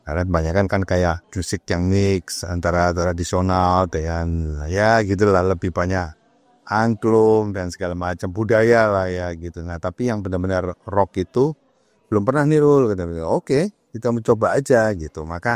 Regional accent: Malang, East Java, Indonesia; moved away as an adult; now in Sydney, Australia; Kayaknya saya orang Malang.

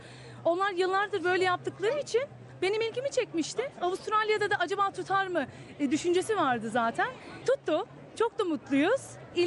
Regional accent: İzmir, Turkey; now in Australia; Ben İzmirliyim zaten.

